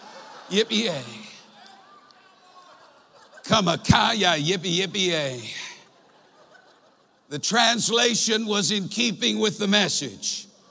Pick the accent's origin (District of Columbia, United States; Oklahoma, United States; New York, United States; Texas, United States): Texas, United States; Now, folks, I am from Texas.